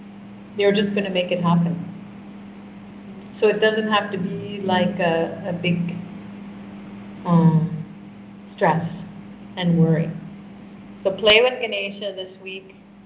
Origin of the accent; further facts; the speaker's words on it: Canada; especially when I'm traveling here in India, where are you from? And I'll say Canada.